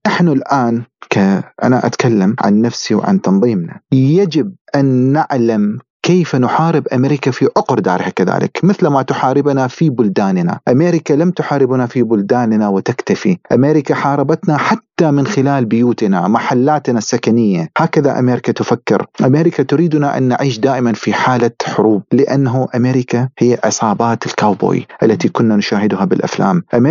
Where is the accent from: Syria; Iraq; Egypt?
Iraq; حتم علينا اليوم كعراقيين احنا لا سيما مثلا